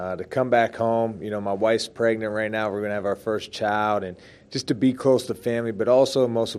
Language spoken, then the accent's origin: English; Pittsburgh, Pennsylvania, United States; Growing up in Pittsburgh, I know, being a fan, that they are the best.